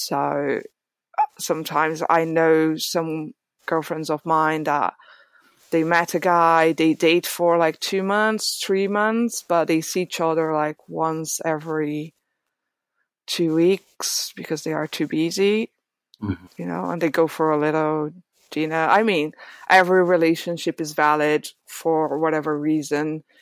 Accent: Brazil; English is a second language; now in London, United Kingdom; And when I moved to here, I literally moved without knowing anyone. And for some reason, I am from Brazil.

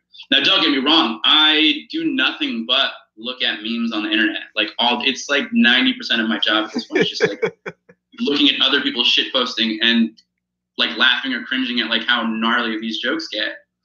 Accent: New Jersey, United States; you know, I'm from New Jersey, so I'm naturally just a cynical human being

